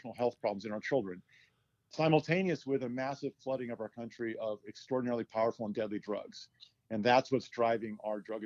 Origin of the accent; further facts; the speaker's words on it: San Diego, California, United States; Well, I am originally from San Diego, and at 23 years old, I was hired by the DEA as a special agent.